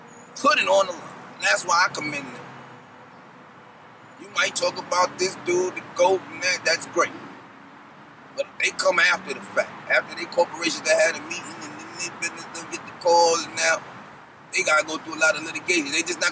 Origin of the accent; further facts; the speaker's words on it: Queens, New York, United States; That's why I'm from Queens